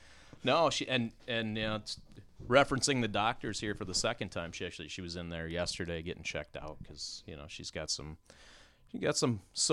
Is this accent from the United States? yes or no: yes; Rogers, Minnesota, United States; I grew up in Rogers.